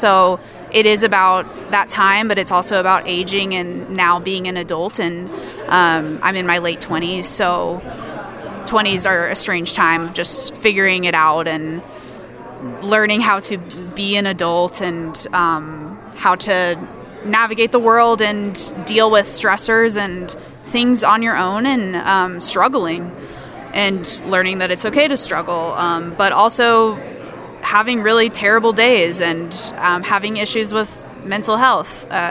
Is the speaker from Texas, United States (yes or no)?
yes; Dallas, Texas, United States; I'm from Dallas, Texas, and that's where I live currently.